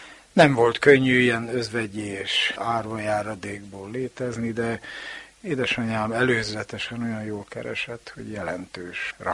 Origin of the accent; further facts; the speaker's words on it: Hódmezővásárhely, Csongrád-Csanád, Hungary; Édesanyám félegyházi, édesapám meg Gyulán született. És vásárhelyen találkoztak, éltünk tulajdonképpen nagyon jól.